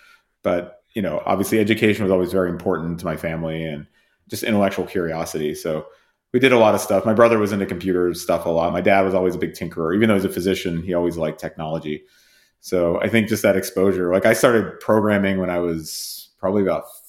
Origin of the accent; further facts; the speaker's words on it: United Kingdom; born there; Well, I was born in the UK.